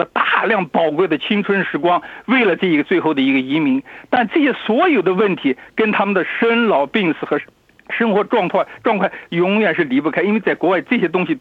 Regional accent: China; 那么我从中国来的

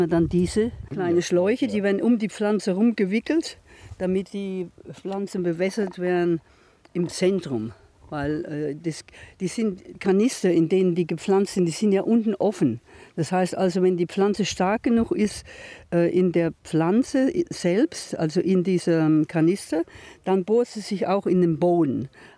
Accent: Würzburg, Bavaria, Germany; now in Australia; Vom nördlichen Bayern bin ich. Ich komme aus Würzburger Gegend, also es ist Weinland wirklich und hat eigentlich mit Carpen nichts zu tun.

